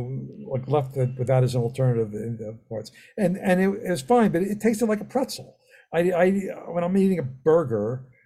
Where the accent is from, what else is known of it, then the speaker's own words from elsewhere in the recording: Philadelphia, Pennsylvania, United States; Well, I'm from Philadelphia, and I have some view of pretzels.